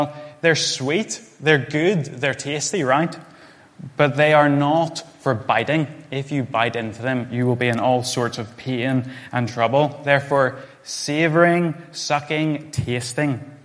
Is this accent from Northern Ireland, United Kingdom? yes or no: yes; Northern Ireland, United Kingdom; My church, growing up in Northern Ireland